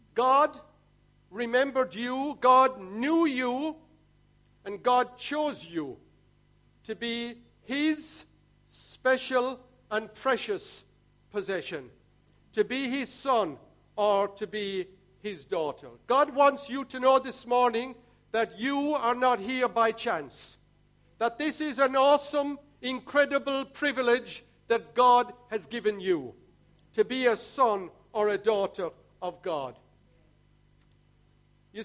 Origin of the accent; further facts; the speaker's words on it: Ireland; and I'm Irish as well, and there's a TH in there.